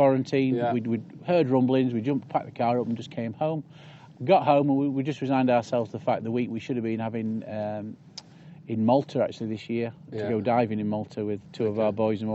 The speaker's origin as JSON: {"language": "English", "region": "Yorkshire and the Humber", "country": "United Kingdom", "said": "I'm a Yorkshireman at heart."}